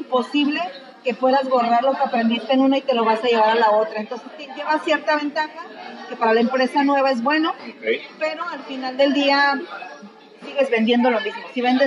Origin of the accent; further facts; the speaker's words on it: Tijuana, Baja California, Mexico; also born or lived in State of Mexico; Yo nací hace algunos ayeres en el Estado de México. Muy chiquitita me vine a vivir a Tijuana, entonces 100% tijuanense